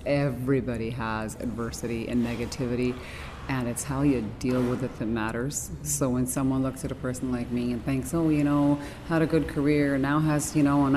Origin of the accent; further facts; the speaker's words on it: Winnipeg, Manitoba, Canada; I was just in Winnipeg, my hometown, and there's a festival there